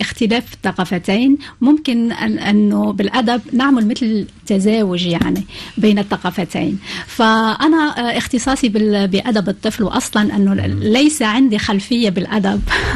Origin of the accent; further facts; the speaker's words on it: Algeria; وأنشأت فرع بالجزائر كوني جزائرية.